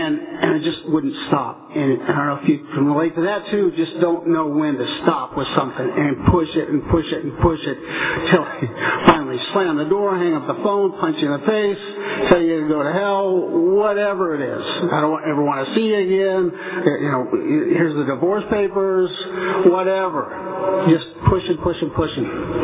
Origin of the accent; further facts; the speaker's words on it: Indiana, United States; Mostly because growing up in Indiana with most everyone else working in a factory or farm, you know, a lot of hard work, a lot of hard play.